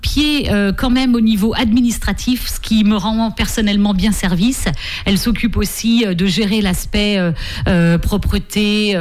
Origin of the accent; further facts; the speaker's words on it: Saint-Hilaire, Pays de la Loire, France; also born or lived in Challans; nous on est des maraîchins pure souche. Hein. Donc moi j'ai grandi à Saint-Hilaire, je suis née à Chaland, grandi à Saint-Hilaire